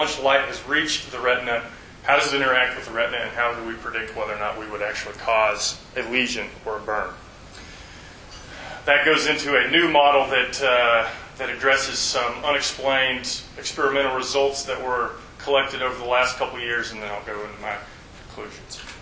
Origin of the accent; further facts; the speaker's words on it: Haviland, Kansas, United States; As Nick said, I'm originally from Southwest Kansas, so I'm from Haviland, which probably nobody here has heard of.